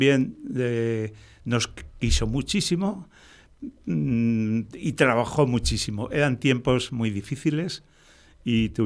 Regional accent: Villa de Don Fadrique, Castilla-La Mancha, Spain; born there; nací hace ya muchísimos años, en el 1948, en un pueblo de La Mancha Toledana, un pueblo que en aquellos tiempos le llamaban la Pequeña Rusia, durante mucho tiempo se la llamaba así, pero que su nombre auténtico es la Villa de Don Fadrique.

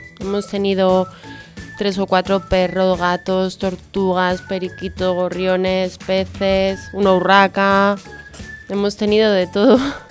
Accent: Madrid, Community of Madrid, Spain; born there; Pues yo nací aquí en Madrid, en el Hospital de la Paz.

